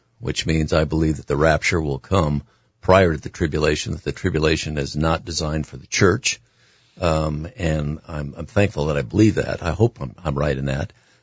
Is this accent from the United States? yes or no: yes; California, United States; I moved back just to California, my home state.